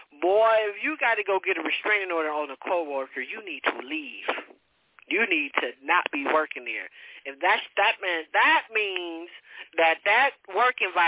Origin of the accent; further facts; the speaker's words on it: California, United States; I have to do to California because motherfucker, I'm from California.